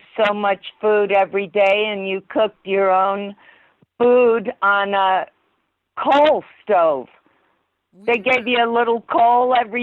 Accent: Arlington, Virginia, United States; also born or lived in Staten Island / San Pedro; Arlington, Virginia.

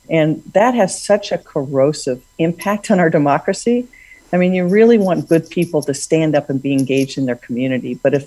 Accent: Seattle, Washington, United States; When I grew up in Seattle, the area that's called the Central District was about 70% Black.

